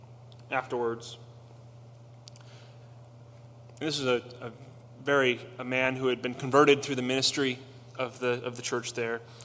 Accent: Indiana, United States; because I grew up in Indiana in farm country, and man, I missed driving through the farm fields, smell of the manure.

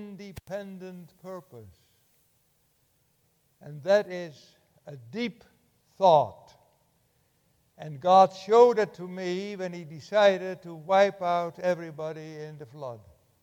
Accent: Netherlands; moved away as an adult; now in United States; I was born in the Netherlands. When I was 25 about, I came to North America, fell in love with it, stayed. I've been here since 1960.

